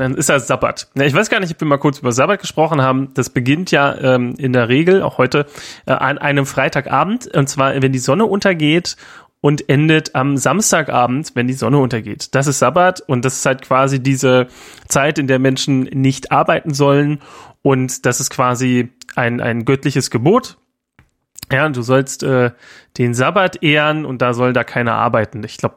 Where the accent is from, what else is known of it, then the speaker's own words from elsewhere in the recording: Semlin, Brandenburg, Germany; ich komme aus Semlin, das ist so ein kleines Dorf in der Nähe von Rathenow, westlich von Berlin, da bin ich geboren, ja. Und Semlin gehört zu Rathenow, ja, ist aber irgendwie 6 Kilometer entfernt, dazwischen kommt Wald.